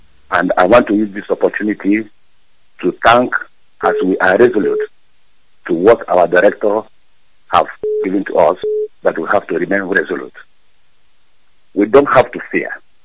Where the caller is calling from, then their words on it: Ukraine; I'm calling from Ukraine.